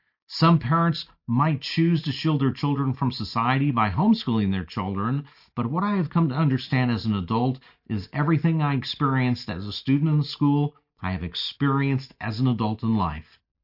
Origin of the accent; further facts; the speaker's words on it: Texas, United States; In my home state of Texas, there have been multiple megachurch pastors